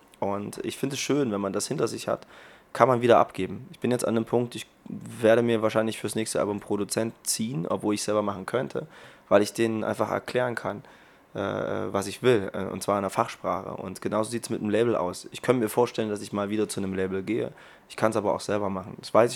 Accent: Erfurt, Thuringia, Germany; Ich komme aus Erfurt und da muss man manchmal ganz schön Gewalt anwenden und shaken

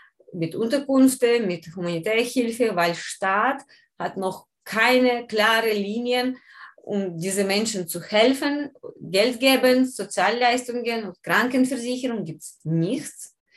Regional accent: Ukraine; German is a second language; Wir haben auch riesige Flüchtlingswelle bei uns in der Ukraine, weil alle Ukrainer, die in Krim wohnen und in Donbass, fast alle sind geflohen, nach andere Teile der Ukraine.

